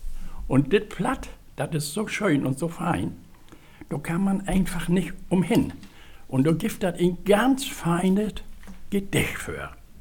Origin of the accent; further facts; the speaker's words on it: Meldorf, Schleswig-Holstein, Germany; ich komme aus Meldorf